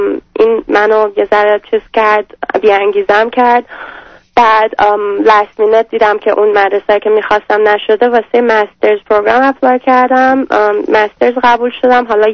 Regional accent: Iran; moved away as an adult; من 21 سالگی از ایران اومدم. وسط درسم بودم، 3 سال دانشگاه رفتم اونجا، روانشناسی خوندم،

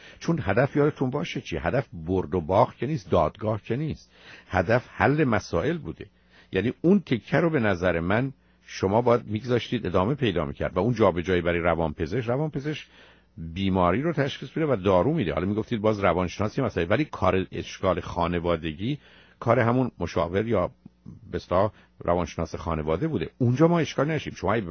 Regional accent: Iran; خب ما ایرانی هستیم، ژاپنی هم من بلد نیستم، شما بلد نیستید، من فارسی حرف میزنم.

